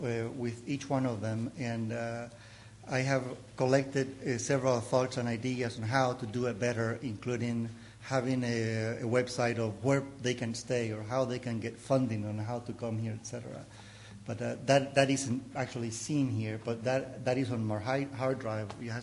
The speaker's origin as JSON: {"language": "English", "country": "Nicaragua", "also_born_or_lived": "Honduras", "moved": "as an adult", "said": "I am originally from Nicaragua, but I trained in Honduras."}